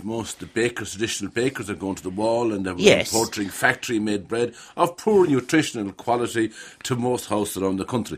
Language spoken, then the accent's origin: English; the West, Ireland; But I suppose that's part of our thinking as Irish people, you know, our traditional thinking, well, especially in the West